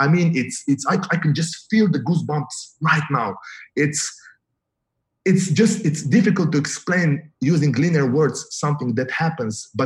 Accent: Slovenia; And if I may share, I come from Slovenia, Europe. It's a beautiful country. It's such a beautiful country.

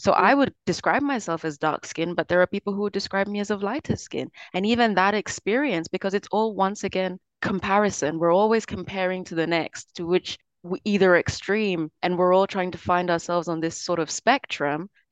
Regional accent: Kenya; I think also being from Africa, growing up in Kenya

